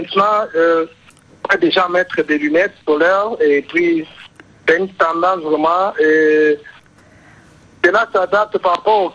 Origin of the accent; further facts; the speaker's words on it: DR Congo; now in Kampala, Uganda; Je vis à Kampala, mais je ne suis pas ougandais, je suis congolais.